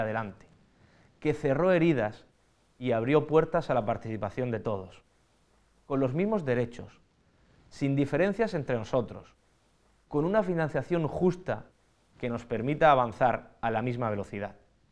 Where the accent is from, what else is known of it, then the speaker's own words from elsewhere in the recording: Region of Murcia, Spain; He disfrutado de todos los derechos que la Constitución me ha ofrecido como español y como murciano